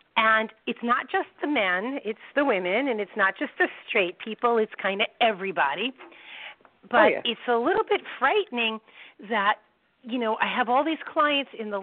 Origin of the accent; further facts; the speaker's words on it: North Merrick, New York, United States; Tomorrow night I have a fundraiser back in my hometown of North Merrick, where I grew up.